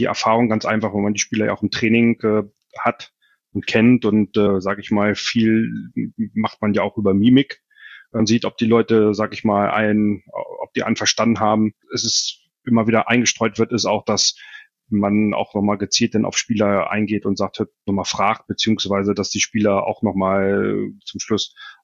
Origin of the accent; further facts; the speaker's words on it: Hannover, Lower Saxony, Germany; jetzt auch gerade als Hannoveraner